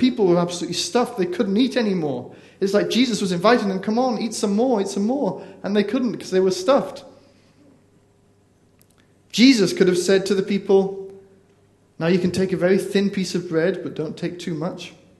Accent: North East England, United Kingdom; now in Chelmsford, United Kingdom; I'm a northerner. I don't really know much about the south of England. I'm country bumpkin from Northumberland who doesn't really know about these places. But Chelmsford, I am in Chelmsford now.

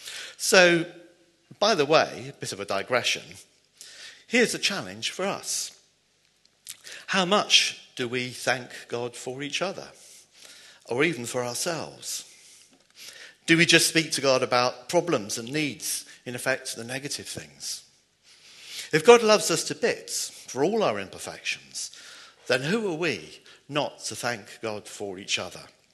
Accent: United Kingdom; Of course, being British, we're not really used to getting lots of praise and glory.

